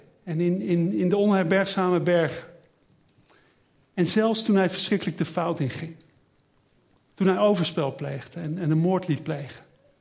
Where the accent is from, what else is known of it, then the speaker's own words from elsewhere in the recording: Netherlands; Daar zijn we Nederlanders goed in, om dat woord goed uit te spreken.